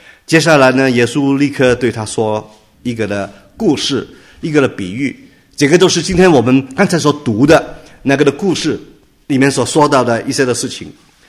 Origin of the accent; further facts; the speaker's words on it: China; 我们中国人可能在这方面可能真的要花点时间去学习啊